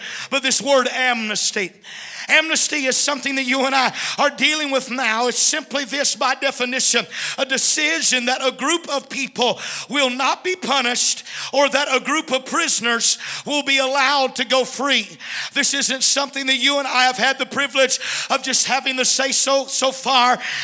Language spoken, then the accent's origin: English; United States; Every mission trip that I take to another country, it makes me more thankful that I'm from the United States.